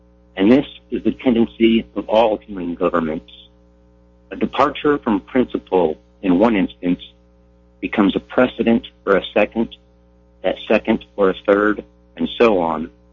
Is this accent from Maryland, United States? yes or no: no; Detroit, Michigan, United States; I should just say I'm from Detroit.